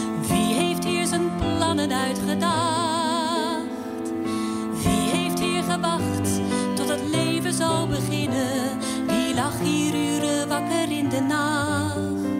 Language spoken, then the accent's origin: Dutch; Harmelen, Utrecht, Netherlands; born there; Ik ben geboren in Harmelen, maar ik woon nu in Utrecht.